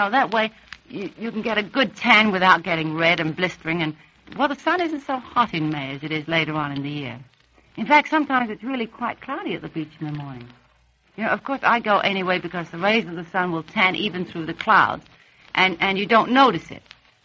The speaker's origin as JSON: {"language": "English", "region": "London", "country": "United Kingdom", "tie": "born there", "said": "he doesn't know I was born near Buckingham Gate."}